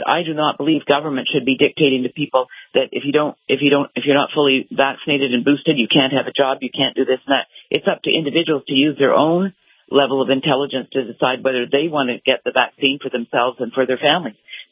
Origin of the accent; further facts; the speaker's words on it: Canada; moved away as an adult; now in United States; I'm an immigrant. I'm from Canada. As you know, I grew up under government health care. I'm an economist.